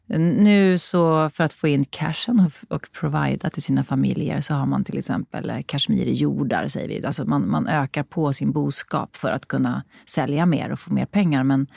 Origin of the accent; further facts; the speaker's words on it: Sweden; jag var från Sverige